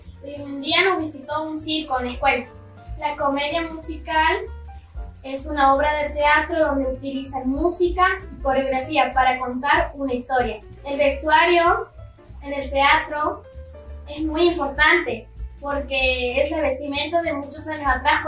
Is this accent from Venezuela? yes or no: no; Santiago del Estero, Argentina; de Santiago del Estero.